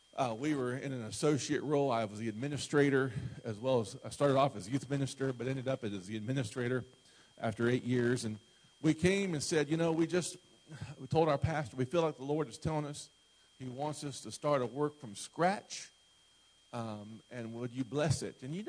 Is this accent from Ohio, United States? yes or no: yes; Ohio, United States; I grew up in Ohio, so it's not that big of a deal for me.